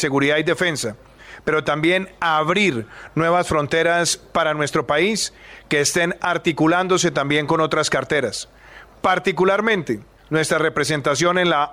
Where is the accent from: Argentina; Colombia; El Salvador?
Colombia; Tengo todas las garantías como colombiano de que la Cancillería estará en excelentes manos